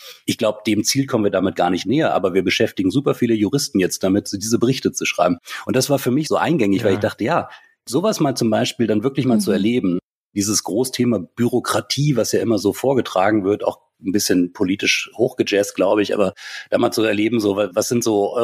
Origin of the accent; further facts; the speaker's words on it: Wolfsburg, Lower Saxony, Germany; ich komme ja aus Wolfsburg